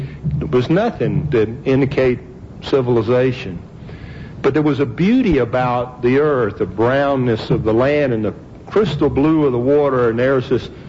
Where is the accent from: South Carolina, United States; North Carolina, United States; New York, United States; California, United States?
South Carolina, United States; My spacesuit thankfully ended up in a museum in South Carolina, my home state.